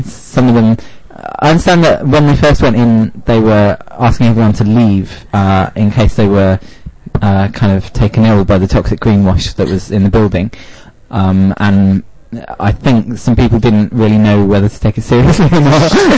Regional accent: Oxford, South East England, United Kingdom; I'm from Oxford.

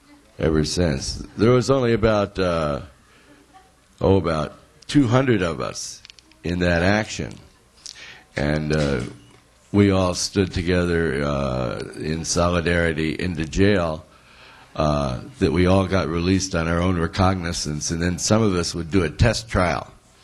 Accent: Connecticut, United States; Now, I grew up in Connecticut. I used to ski a lot.

